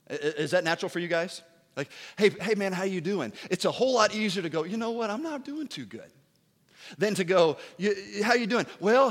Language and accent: English; Tennessee, United States; This is super easy. I'm from Tennessee, so you're not going to get real deep, all right?